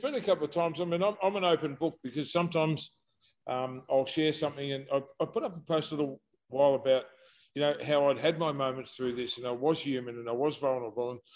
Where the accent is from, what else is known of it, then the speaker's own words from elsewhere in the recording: Australia; Oh, you know, and this is part of being Australian, part of having mates.